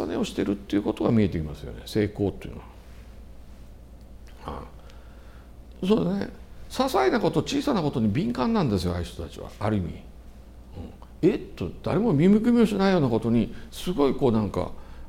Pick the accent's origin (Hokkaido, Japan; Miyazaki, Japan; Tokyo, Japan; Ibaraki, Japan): Ibaraki, Japan; 私も茨城出身なんで、茨城に筑波学園都市っていうのがありますけど